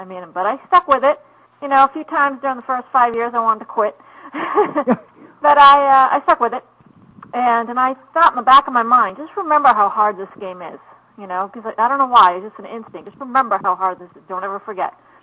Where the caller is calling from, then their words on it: Boston, Massachusetts, United States; I am calling in from the Boston area, so quite a ways from Hawaii.